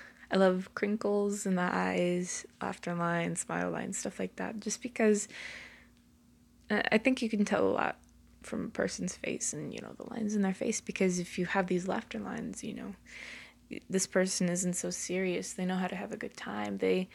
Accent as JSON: {"language": "English", "region": "Southern United States", "country": "United States", "said": "Because I'm from the South, I know it doesn't sound like it"}